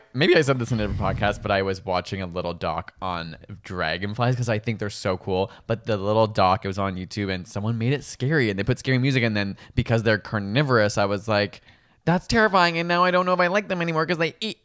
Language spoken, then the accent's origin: English; Canada; We are Canadian after all, so we just got dose number one.